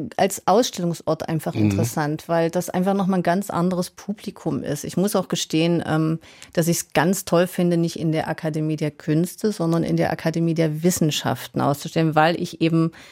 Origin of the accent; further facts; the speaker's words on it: East Germany, Germany; Also wir sind ja nun beide in der DDR aufgewachsen